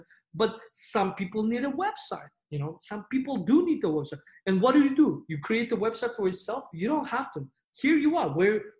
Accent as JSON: {"language": "English", "country": "Uzbekistan", "said": "Look, you're from Uzbekistan, I'm from Uzbekistan."}